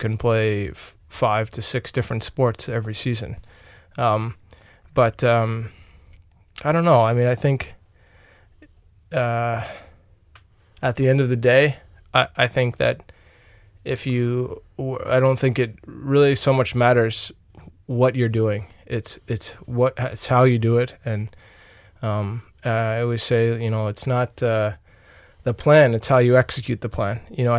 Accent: New York, United States; I grew up on Long Island, New York. It's about 50 kilometers from New York City. Very suburban area.

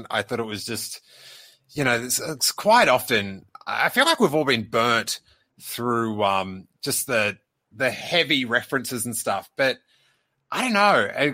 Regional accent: Australia; I'm an Aussie. I can read Australian.

